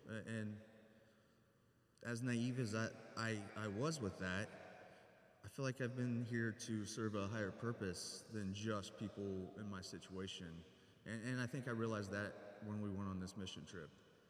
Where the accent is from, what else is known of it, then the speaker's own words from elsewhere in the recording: Heath, United States; I grew up in Heath, graduated from Heath.